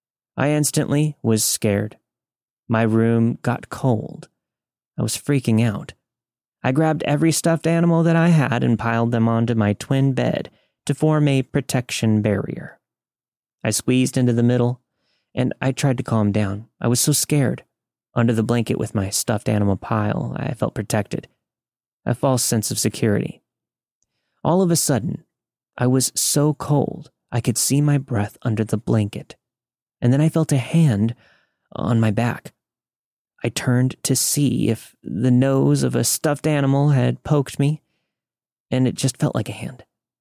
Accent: New Mexico, United States; born there; I was born in New Mexico to an Italian dad and a Native American mom, so I grew up believing the Catholic Church rules and the lessons of the Native American spirituality.

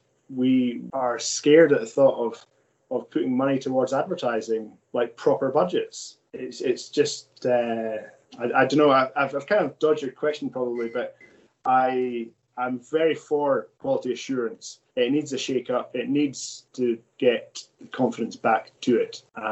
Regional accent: Scotland, United Kingdom; I'm not Red Tractor. I'm Scottish.

